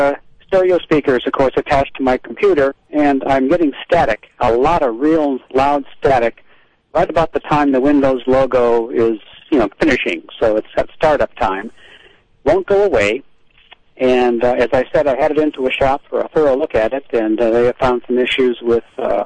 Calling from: Greece, New York, United States; Okay, calling from Greece.

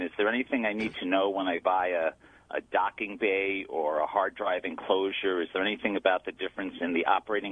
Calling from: Brighton, South East England, United Kingdom; Brighton.

